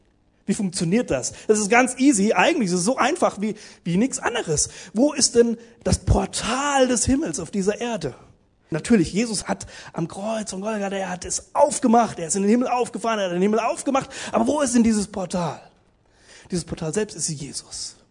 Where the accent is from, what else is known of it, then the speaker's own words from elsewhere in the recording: Italy; ich bin ja selber Italiener